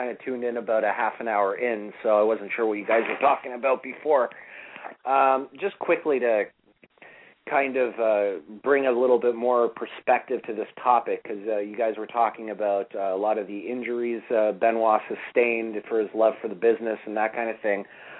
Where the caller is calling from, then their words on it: Toronto, Ontario, Canada; Yeah, this is … from Toronto.